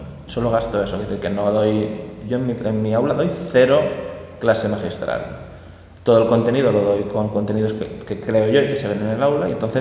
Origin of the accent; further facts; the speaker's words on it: England, United Kingdom; Spanish is a second language; sobre todo como yo soy inglés, usar los medios técnicos para aumentar la exposición a la lengua de mis alumnos